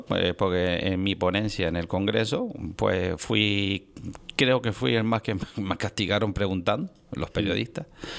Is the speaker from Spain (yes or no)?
yes; Canary Islands, Spain; mi tierra, soy amante de mi tierra y creo que deberíamos de apoyar un poco más el sector del vino